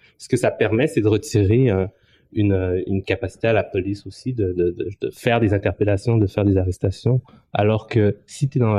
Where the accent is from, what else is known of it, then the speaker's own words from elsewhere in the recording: Montreal, Quebec, Canada; C'est là où je suis né, c'est là où j'ai grandi. Donc là, j'ai la possibilité d'agir beaucoup plus pour faire du changement dans ce quartier-là.